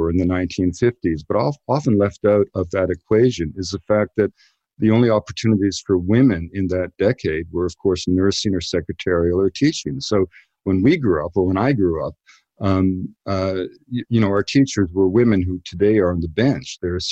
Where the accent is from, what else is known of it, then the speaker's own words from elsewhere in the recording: Canada; as a boy growing up in Canada